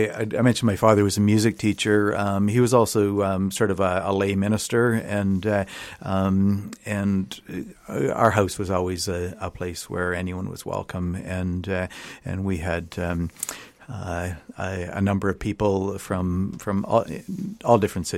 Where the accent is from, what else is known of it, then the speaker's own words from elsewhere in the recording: Ontario, Canada; Well, I spent my childhood in northern Ontario, north of Lake Superior, Thunder Bay, Scriber, that sort of thing. And then sort of my teenage years and beyond in eastern Ontario.